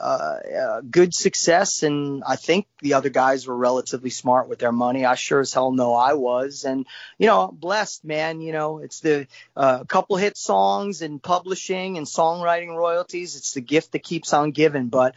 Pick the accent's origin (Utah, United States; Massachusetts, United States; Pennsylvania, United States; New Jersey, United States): New Jersey, United States; Paramus; I'm from Paramus